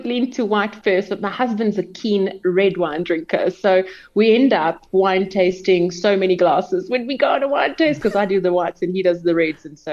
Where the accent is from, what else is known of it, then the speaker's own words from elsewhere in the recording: Cape Town, Western Cape, South Africa; I'm born and raised in Cape Town, and it's the place that I feel happiest when I arrive into.